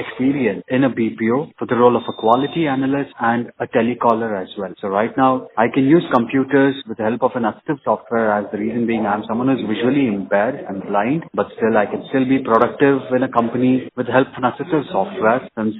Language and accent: English; Bangalore, Karnataka, India; I'm here from Bangalore, and I'm a person who's visually impaired